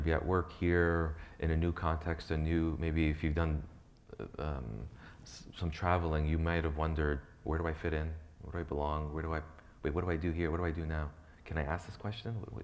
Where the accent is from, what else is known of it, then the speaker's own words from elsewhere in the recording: Lake Hiawatha, New Jersey, United States; 1988, I was born in Morristown, New Jersey. So, and we grew up in Lake Hiawatha, which is Parsippany.